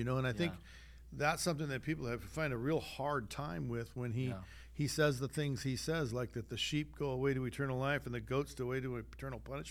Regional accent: Sacramento, California, United States; now in Oroville, United States; I moved into Oroville. I was from Sacramento, where the schools already were hell.

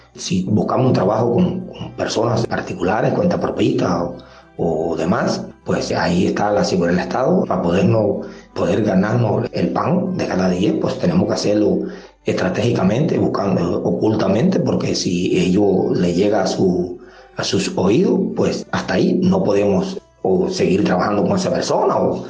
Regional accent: Cuba; como ciudadanos cubanos

